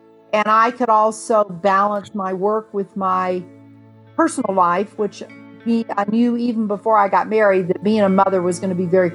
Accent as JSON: {"language": "English", "town": "Smyrna", "region": "Georgia", "country": "United States", "tie": "born or raised there", "lives_now": "Steamboat Springs, United States", "said": "A little tiny town called Smyrna, Georgia."}